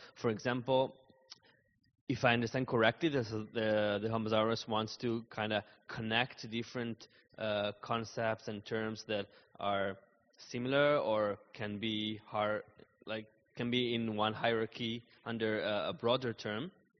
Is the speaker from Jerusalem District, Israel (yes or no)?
no; Haifa, Haifa District, Israel; I come from Haifa, Israel, Palestine.